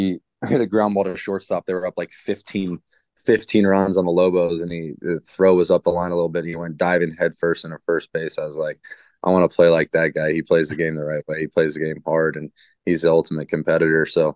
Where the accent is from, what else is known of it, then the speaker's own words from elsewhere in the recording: New Mexico, United States; Obviously, growing up in New Mexico, we had a lot of salsa in our household.